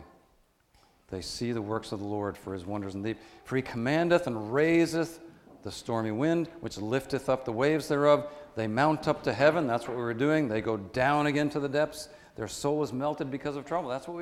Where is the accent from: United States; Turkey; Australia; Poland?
United States; New York; I grew up in New York State, a very rural type area, not much different from around here. A small town.